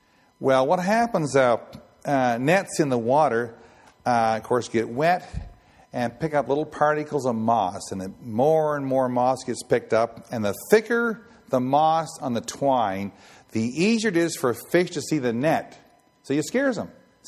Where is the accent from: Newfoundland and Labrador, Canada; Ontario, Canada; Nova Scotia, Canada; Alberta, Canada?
Nova Scotia, Canada; When I was a kid in Nova Scotia, one day, since I'm half Scottish